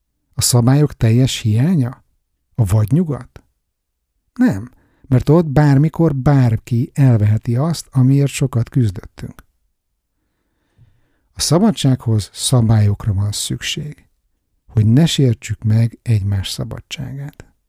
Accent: Hungary; now in Sweden; Ehhez viszont sajnos el kellett költöznem otthonról. A remény, hogy egyszer a szülőhazámban is szabad lehetek majd, sosem hal meg.

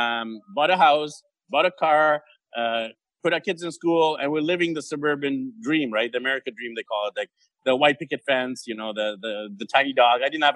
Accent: Vancouver, British Columbia, Canada; So what happened is I'm from Vancouver, Canada, and my wife's actually from the Philippines.

